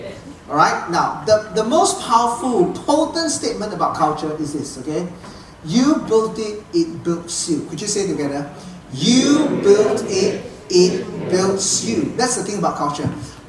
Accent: Malaysia; I am from a different culture, right? I come from Malaysia

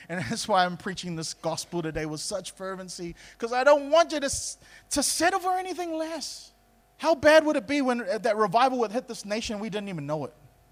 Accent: New Zealand; I'm a Kiwi, but I will not let this nation go to hell on my watch.

